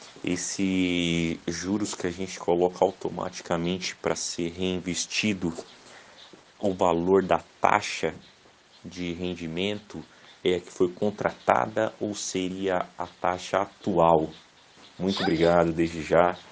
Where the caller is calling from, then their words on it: São Paulo, Brazil; Eu sou de Imbuguaçu, interior de São Paulo.